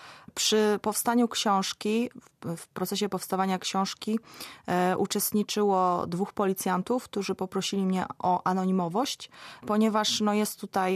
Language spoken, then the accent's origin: Polish; Szczecin, West Pomeranian Voivodeship, Poland; urodziłam się w Szczecinie i wychowałam się w Grodzie Gryfa.